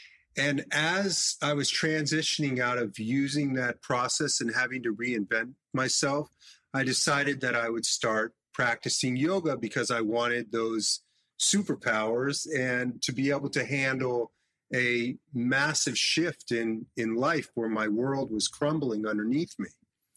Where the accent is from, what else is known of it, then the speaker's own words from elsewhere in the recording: Los Angeles, California, United States; I grew up in Los Angeles, so there was always yoga in the background.